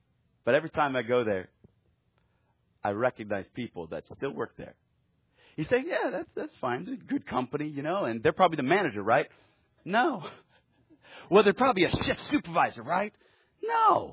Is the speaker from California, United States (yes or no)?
yes; Fresno, California, United States; I grew up in Fresno, California, which is right in the middle of California. And it's as close to conservative California as you can get.